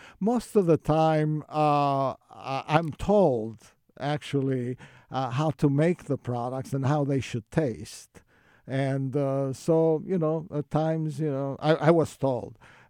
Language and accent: English; Israel; moved away as an adult; also born or lived in Turkey; now in United States; Well, actually, I was born in Turkey, but I grew up in Israel, and I got my chemical engineering degree in Israel. And then I came to the United States as a young man, and I went to school.